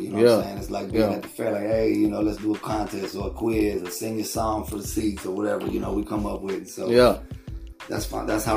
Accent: Baton Rouge, Louisiana, United States; I'm from Baton Rouge, Louisiana. It's, 700,000 people.

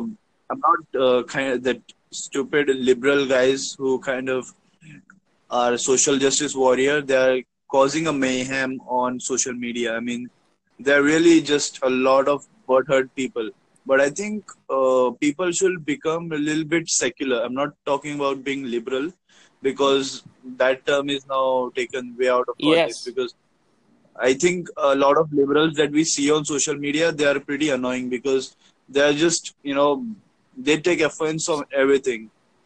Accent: India; My name is … I'm from India.

